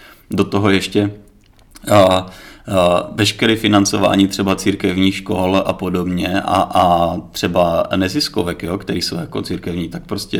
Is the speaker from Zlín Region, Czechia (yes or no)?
no; Hrbov, Vysočina Region, Czechia; born there; Minulý týden jsem byl na poutní mši svaté v Hrbově, v svém rodišti.